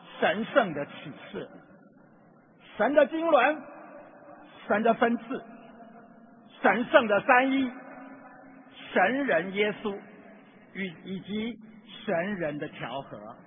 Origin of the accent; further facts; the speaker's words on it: California, United States; 我是从加利福尼亚州来的，我们那边有一个特产就是和人